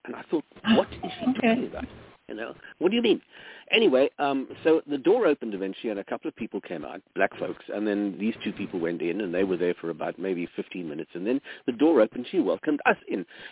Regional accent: South Africa; I grew up in South Africa, and those were the days when apartheid ruled supreme.

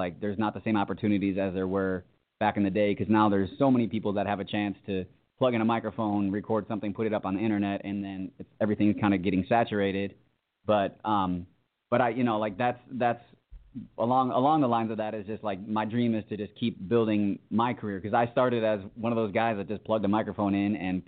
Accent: Wheaton, Illinois, United States; I grew up in Wheaton.

